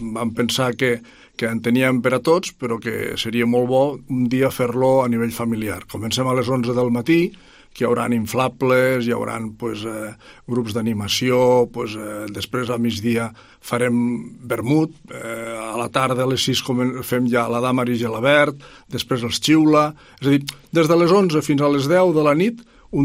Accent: Lleida, Catalonia, Spain; estem parlant de que som tots de Lleida

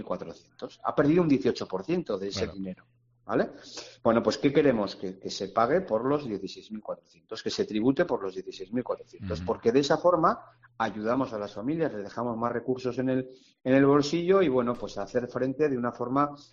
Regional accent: Navarre, Spain; somos los navarros, los españoles

